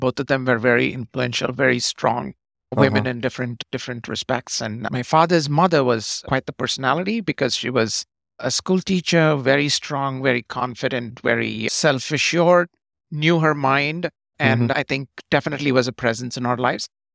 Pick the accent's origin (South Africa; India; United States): India; Chennai, Tamil Nadu; that's because we grew up in that neighborhood. We grew up in Gopalapuram, where those two schools are.